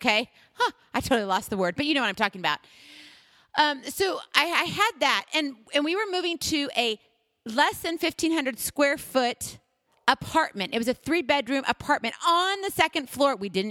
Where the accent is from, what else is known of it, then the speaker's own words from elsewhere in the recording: Hawaii, United States; I was born in Hawaii and graduated from high school in Hawaii.